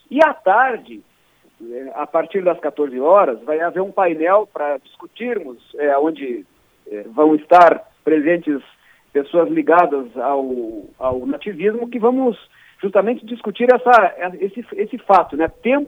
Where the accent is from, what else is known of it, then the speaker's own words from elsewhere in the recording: Bagé, Rio Grande do Sul, Brazil; O meu primeiro festival foi em 1985, lá na minha cidade, Bagé